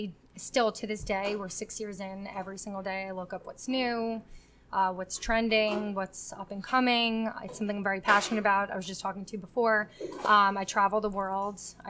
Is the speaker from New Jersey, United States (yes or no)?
yes; Garwood, New Jersey, United States; So I'm from here. I've lived here for 28 years. I literally just moved to Plainfield, which is also in Union County.